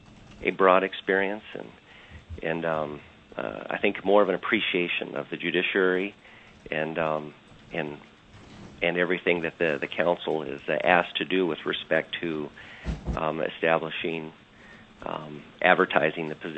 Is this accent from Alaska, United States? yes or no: yes; New Halen, Alaska, United States; also born or lived in Kenai; I was born and raised in Alaska. Other than being born in Anchorage, I spent the first 8 years of my life out in Lake Iliamna, a village of New Halen.